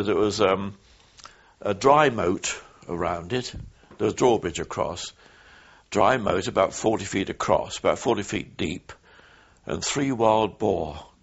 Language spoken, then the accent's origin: English; Brighton, South East England, United Kingdom; I was born in Brighton and grew up